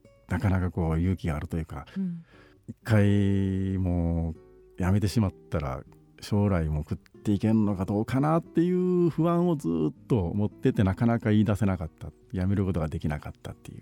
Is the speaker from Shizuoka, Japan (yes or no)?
no; Osaka, Japan; 出身大阪です